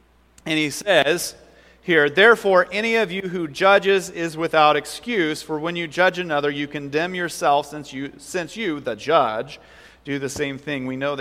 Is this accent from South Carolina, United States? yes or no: no; Iowa, United States; I'm from Iowa, and we're considered hicks there.